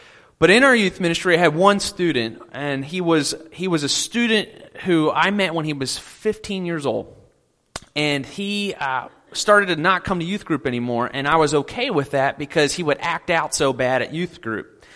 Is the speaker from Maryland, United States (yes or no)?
yes; Baltimore, Maryland, United States; was a youth minister up in Baltimore for a long period of time. I was there for 6 years, and that's my hometown. That's where I'm from.